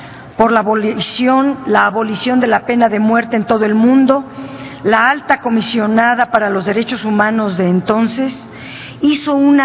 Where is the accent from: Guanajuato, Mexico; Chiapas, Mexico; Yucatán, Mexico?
Guanajuato, Mexico; Como guanajuatense, como mexicana, como humanista, me sumo a la lucha contra la pena de muerte